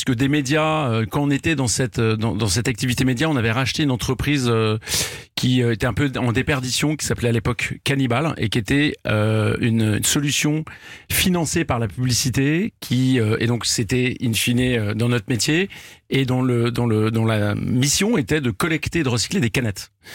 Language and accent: French; Boulogne, Île-de-France, France; C'est à Paris.